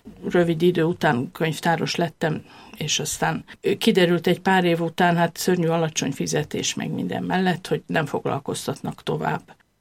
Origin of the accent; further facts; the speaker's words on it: Sudan; egy nagyon konszolidált időszak volt ez az ország számára, tehát Szudán számára, ideális körülmények között nőttem föl, de nagyon zárt közegbe.